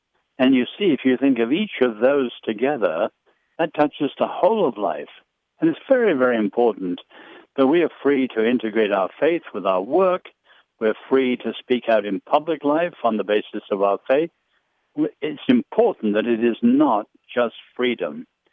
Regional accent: China; I grew up in China, so I remember that well.

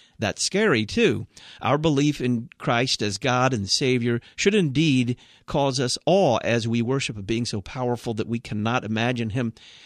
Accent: Texas, United States; Sean listens down in San Antonio, Texas, my home state.

